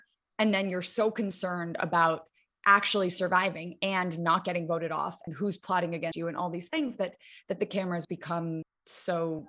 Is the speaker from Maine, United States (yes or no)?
no; Manhattan, New York, United States; also born or lived in Beijing, China / Hong Kong / Washington, D.C., United States / Syracuse, United States; I grew up in Manhattan, lived in Beijing and Hong Kong, Washington, D.C. for, you know, middle school through high school. And then was, you know, on a college campus in Syracuse, New York.